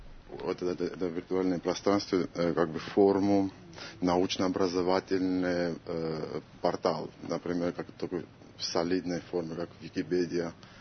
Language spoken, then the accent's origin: Russian; Germany; здравствуйте, из Германии.